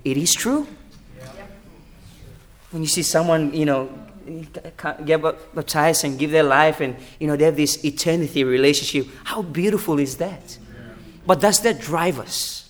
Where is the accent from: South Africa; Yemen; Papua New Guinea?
Papua New Guinea; I'm from Papua New Guinea. I'm from the third world country. I've been to Australia many times. I've been to the States. I've been to Fiji.